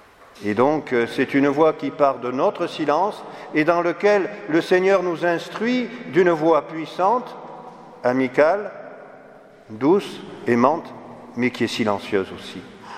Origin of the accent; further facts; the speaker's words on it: Occitanie, France; chez moi, en Haute-Garonne